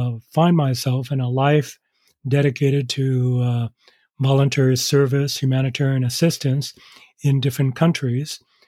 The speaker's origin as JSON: {"language": "English", "region": "New York", "country": "United States", "tie": "born or raised there", "said": "the experiences of my family growing up in New York, experiences in Chicago, and how I moved on to Peace Corps."}